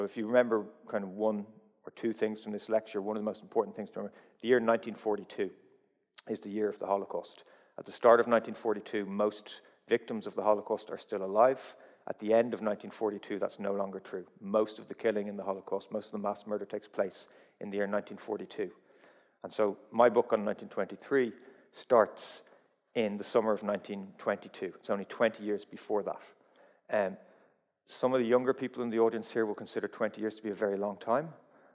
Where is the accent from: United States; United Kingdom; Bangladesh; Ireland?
Ireland; I'm not from Germany. I'm from Ireland. I grew up in Ireland. I had no connection to Germany whatsoever.